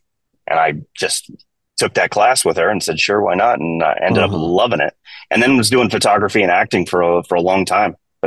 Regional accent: Los Angeles, California, United States; So, I'm actually one of those that's been born and raised in LA.

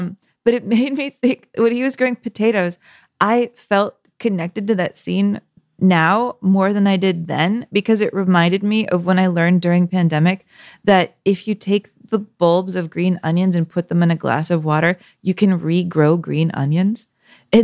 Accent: United States; I grew up in America and I don't know the metric system.

